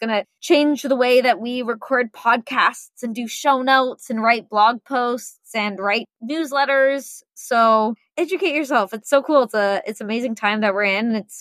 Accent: Vancouver, British Columbia, Canada; I'm from Canada. I'm from Vancouver.

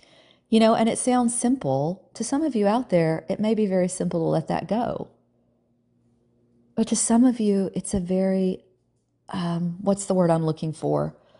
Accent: Southern US, United States; accent: Southern; Wow, I'm this Southerner with this accent, and I need to change that.

